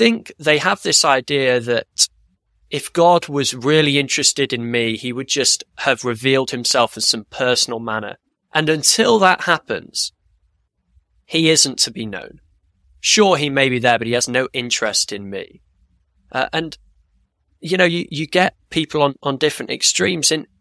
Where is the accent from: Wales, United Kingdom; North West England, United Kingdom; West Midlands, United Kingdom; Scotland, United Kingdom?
North West England, United Kingdom; Maybe it's because I'm from Lancashire